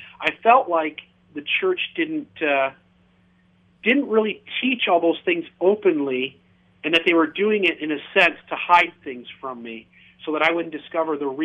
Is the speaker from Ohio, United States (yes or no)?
yes; Ohio, United States; when some people are here to visit the roller coaster park that's in my hometown, Cedar Point, we might get up to about 140, maybe tops 150.